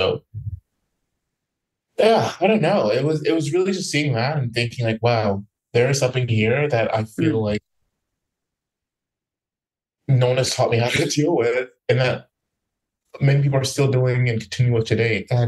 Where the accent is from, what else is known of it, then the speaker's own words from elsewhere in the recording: West Palm Beach, Florida, United States; I grew up in West Palm Beach, in a particular neighborhood where like they were dying quite quickly.